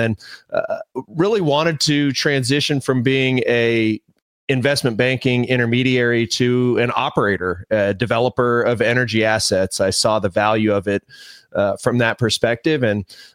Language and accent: English; San Diego, California, United States; I'm born and raised in San Diego, have no family ties to the industry.